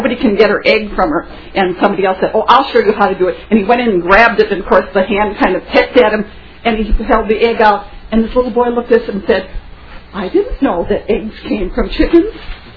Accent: St. Paul, Minnesota, United States; And I grew up in St. Paul. I really had no farm background

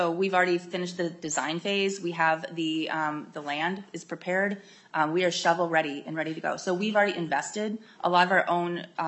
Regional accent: Cass Lake, Minnesota, United States; I'm also a member of the Leech Lake Band of Ojibwe and was born and raised in Cass Lake, where this project will be located.

